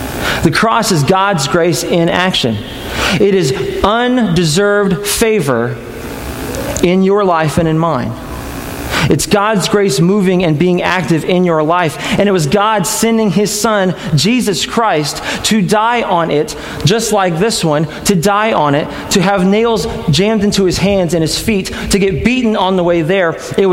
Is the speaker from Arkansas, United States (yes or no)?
no; Illinois, United States; We're from Illinois, so we never went.